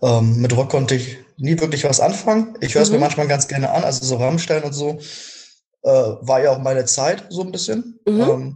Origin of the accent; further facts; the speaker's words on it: Rostock, Mecklenburg-Vorpommern, Germany; now in Hamburg, Germany; Ich komme eigentlich aus Rostock.